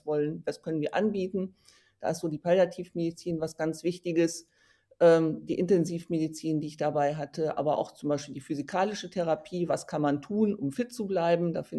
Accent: Emden, Lower Saxony, Germany; ich bin tatsächlich in Ostfriesland aufgewachsen, bin in Emden zur Schule gegangen und bin dann im Zuge des Studiums, ne, die ZVS guckt dann, wo sie Studenten hinschickt, bin ich im Ruhrgebiet gelandet und bin von 1980 bis 2007 tatsächlich

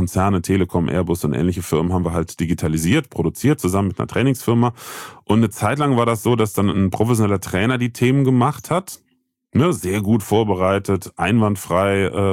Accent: Bitburg, Rhineland-Palatinate, Germany; Ich komme ja aus Bitburg, Bürchtisch, das weiß auch keiner.

